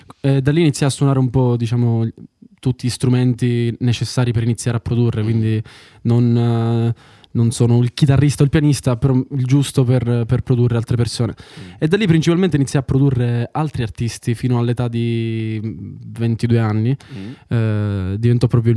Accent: Sicily, Italy; moved away as an adult; Io sono siciliano, ormai sto in Toscana da 5 anni

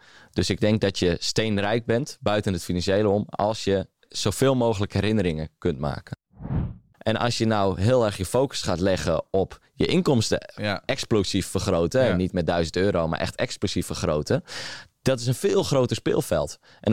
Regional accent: Friesland, Netherlands; Ik ben ondertussen 20 jaar geboren en getogen in Friesland. Misschien dat je dat een beetje kan horen.

